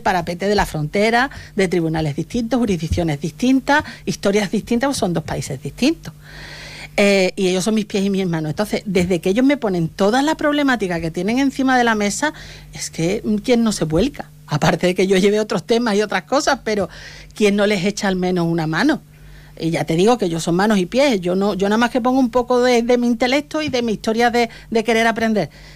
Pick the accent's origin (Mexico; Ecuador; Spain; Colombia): Spain; now in Gibraltar; como somos españoles en Gibraltar, me incluyo